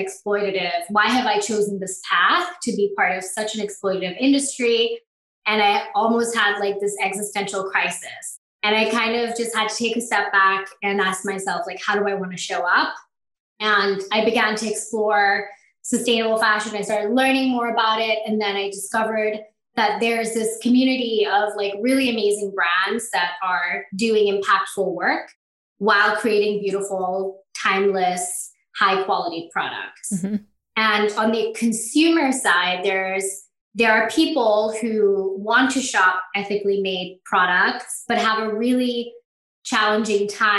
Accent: Bangladesh; Yeah, so I'm originally from Bangladesh, which is the world's second largest garment manufacturer, second to China.

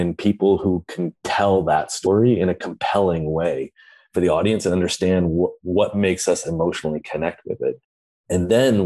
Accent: Santa Cruz, California, United States; now in Los Angeles, United States; I grew up in Santa Cruz, California, so I've been surfing for most of my life, but I live down in the South Bay in Los Angeles.

